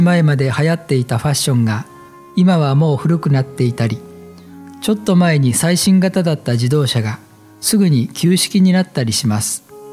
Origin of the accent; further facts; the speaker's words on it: Suzuka, Mie, Japan; 私の出身地である三重県の鈴鹿市には、94歳の父と母が老人ホームで暮らしています。